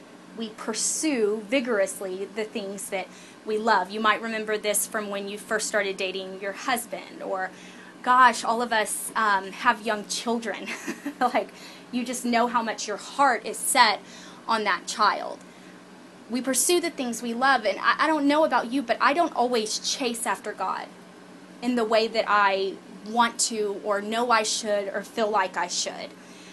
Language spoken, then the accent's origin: English; Texas, United States; because I was raised in Texas during the time I somehow grew up knowing this prayer.